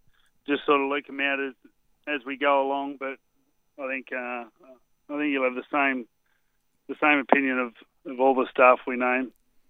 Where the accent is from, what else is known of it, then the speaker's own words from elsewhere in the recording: Australia; So that'll be someone, as an Australian fan, we're going to sorely miss.